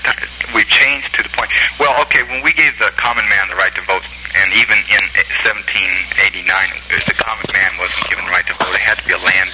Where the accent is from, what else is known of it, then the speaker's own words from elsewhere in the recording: California, United States; moved away; I came from California to here